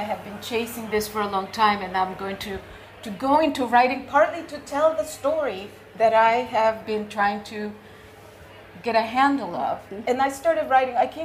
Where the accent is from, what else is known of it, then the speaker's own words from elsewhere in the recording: El Salvador; So I grew up in El Salvador.